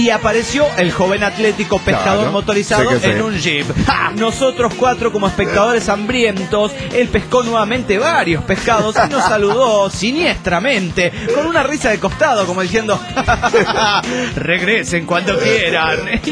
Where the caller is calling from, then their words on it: Guadalajara, Jalisco, Mexico; de Guadalajara, Jalisco.